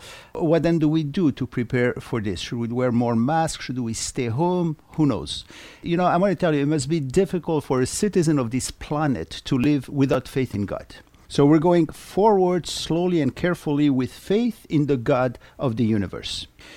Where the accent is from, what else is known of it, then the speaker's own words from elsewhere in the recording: Morocco; As I remember myself growing up in Morocco